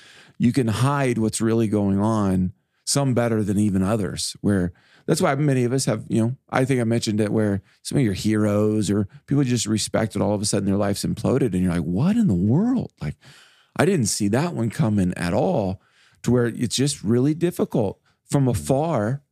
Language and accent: English; Midwest, United States; I grew up in the Midwest where Memorial Day was actually warm.